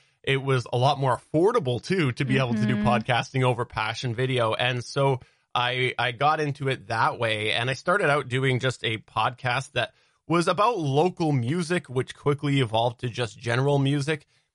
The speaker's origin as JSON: {"language": "English", "country": "Canada", "said": "And being Canadian, I have to say we do have a lot of impact from the U.S."}